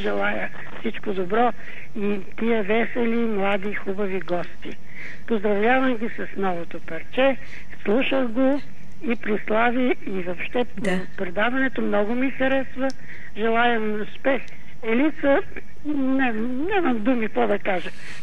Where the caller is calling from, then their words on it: Sofia, Sofia City, Bulgaria; съм от София.